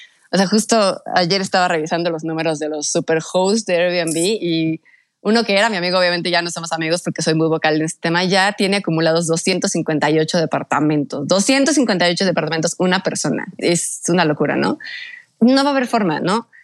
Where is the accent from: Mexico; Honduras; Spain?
Mexico; para que podamos todos como mexicanos tener un lugar donde vivir